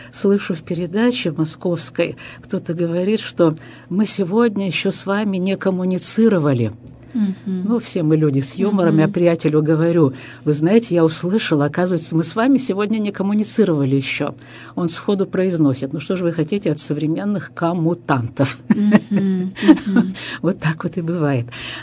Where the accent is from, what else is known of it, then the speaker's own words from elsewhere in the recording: Qingdao, Shandong, China; also born or lived in Shanghai; Я не могу сказать, что родина, хотя и замечательный город Циндао, в котором прошло детство